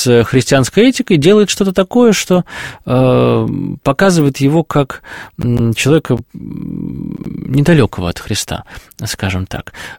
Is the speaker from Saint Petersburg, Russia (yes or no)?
no; Moscow, Russia; наш же город, да, хоть мы и москвичи, но наш город